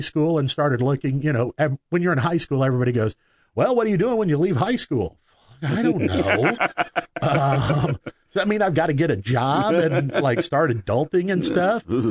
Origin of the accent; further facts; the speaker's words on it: Oblong, Illinois, United States; now in Robinson, United States; I grew up in Oblong.